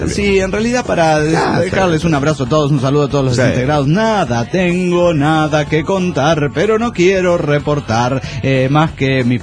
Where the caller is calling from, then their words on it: Asunción, Paraguay; de Asunción del Paraguay.